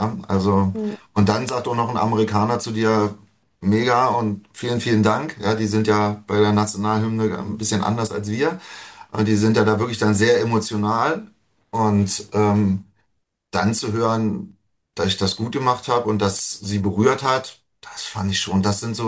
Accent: Germany; erstmal, also als Deutscher schon eine Ehre

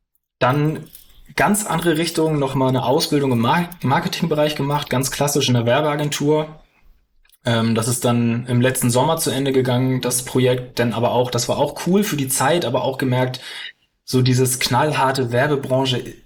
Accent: Hamburg, Germany; also ich bin geboren, aufgewachsen in Hamburg.

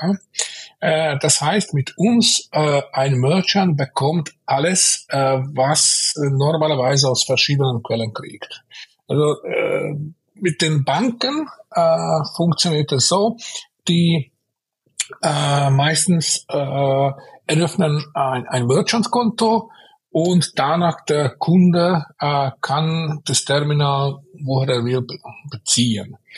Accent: Hungary; German is a second language; moved away as an adult; also born or lived in United Kingdom; now in Austria; Also, original komme ich aus Ungarn, ja, und seitdem ich meine 18 Lebensjahre wohl erfüllt habe, bin ich nach Österreich gewandert. Also seit 1995 bin ich da in Österreich mit einer kleinen Kurve nach London für 2 Jahre. Lebte auch in UK.

